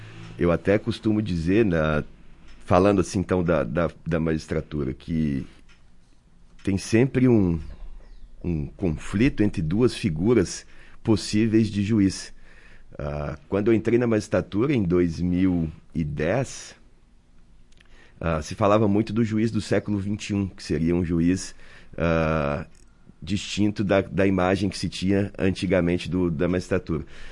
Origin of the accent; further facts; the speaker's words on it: Minas Gerais, Brazil; sou de Minas e lá em Minas a gente costuma abraçar, beijar, e isso é uma coisa natural pra gente